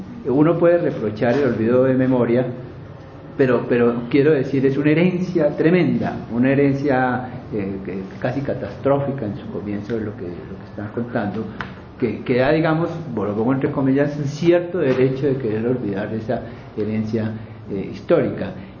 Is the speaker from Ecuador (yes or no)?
no; Colombia; uno lo ve como colombiano comprometido